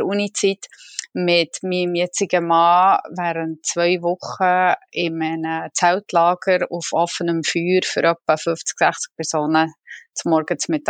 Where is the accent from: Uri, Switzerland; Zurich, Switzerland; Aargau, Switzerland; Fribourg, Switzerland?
Fribourg, Switzerland; Givisier; also born or lived in Murten; Ich bin in Fribourg, also respektive in Givisier, ganz ein kleiner Vorort von Fribourg, aufgewachsen. Als ganz kleine habe ich sogar noch zu Murten gewohnt, was vielleicht mehr ein Begriff ist als Givisier, aber alles im Kanton Fribourg.